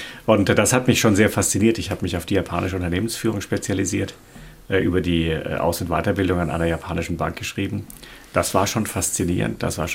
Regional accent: Freiburg, Baden-Württemberg, Germany; Ich komme aus Freiburg, Freiburg im Breisgau.

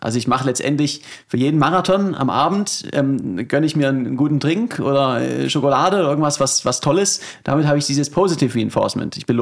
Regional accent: South Germany, Germany; Also ich komme natürlich auch aus dem Süden, den kenne ich ein bisschen besser. Ich habe 2 Jahre in München gelebt

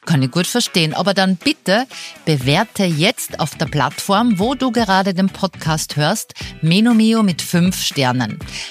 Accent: Austria; bei uns in Österreich

